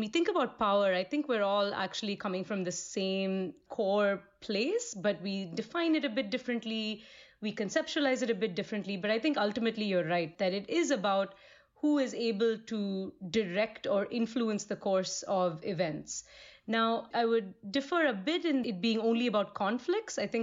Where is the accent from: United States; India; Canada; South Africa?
India; So I grew up in India. I grew up in a family of doctors.